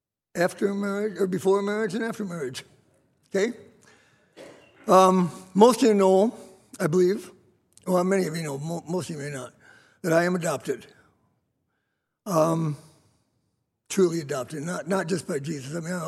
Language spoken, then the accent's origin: English; Chicago, Illinois, United States; born there; But November 30th, 1936, I was born in Chicago, Illinois.